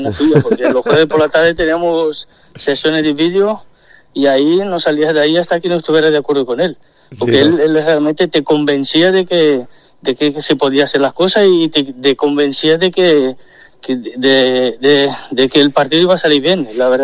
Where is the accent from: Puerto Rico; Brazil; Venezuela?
Brazil; venía de Brasil, de mi tierra, y son 40 grados en la sombra